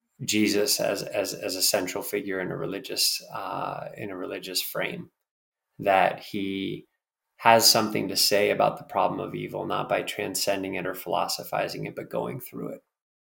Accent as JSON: {"language": "English", "region": "Pennsylvania", "country": "United States", "tie": "born or raised there", "said": "I was a sexually abused little boy growing up in Pennsylvania."}